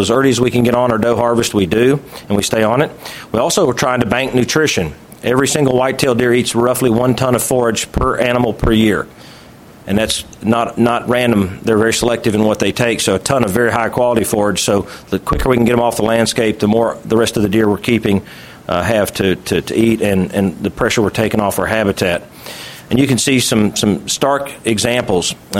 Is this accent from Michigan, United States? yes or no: no; Georgia, United States; our rifle season in my home state starts in mid-October and runs through mid-January, nonstop rifle. I got 10 doe tags in my pocket and 2 buck tags in my pocket. 335,000 deer hunters get 12 deer bag limit, state of Georgia.